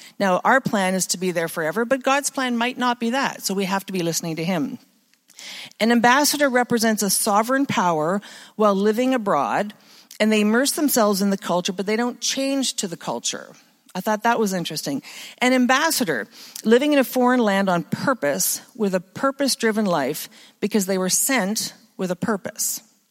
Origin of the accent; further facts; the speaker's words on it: Canada; now in Africa; But we're proudly Canadian, very happy to be back to the land of all dressed potato chips and poutine.